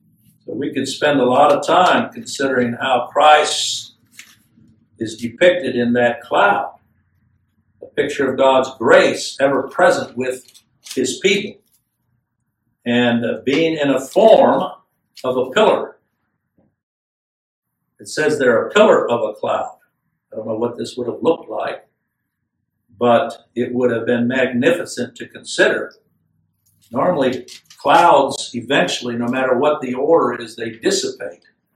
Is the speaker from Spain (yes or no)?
no; Chad; where I grew up in Chad, it could be 140 degrees during the day, and at night, drop down to 55 degrees